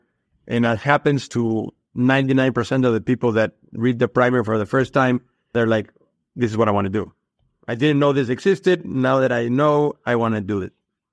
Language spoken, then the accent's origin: English; Mexico City, Mexico; I was born and raised in Mexico City. I went to college in Mexico City.